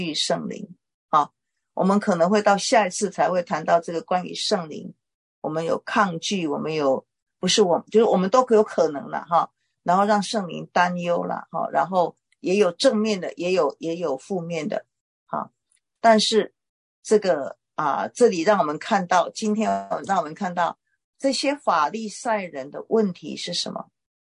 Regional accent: China; 最大的例子就是我们中国人呢

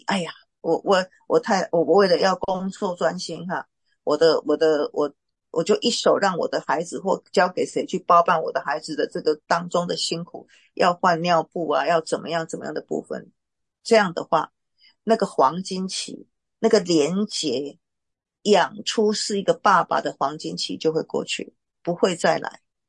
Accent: Taiwan; 就对于我们台湾人是这样子的哈

